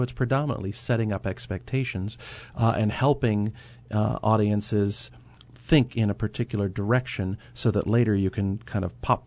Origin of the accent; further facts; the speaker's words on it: Derry, New Hampshire, United States; The church that I went to, I grew up in Derry, New Hampshire.